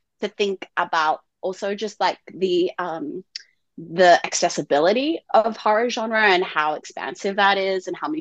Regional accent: Sydney, New South Wales, Australia; growing up in Australia, in Sydney

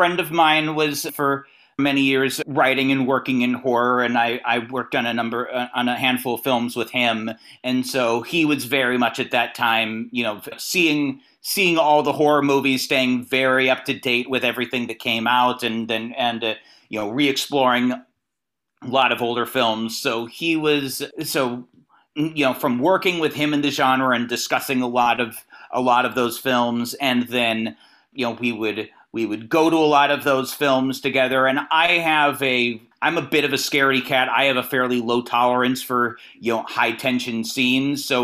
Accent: California, United States; now in Los Angeles, United States; I'm from the NorCal region originally. I've been down here about a little over 10 years.

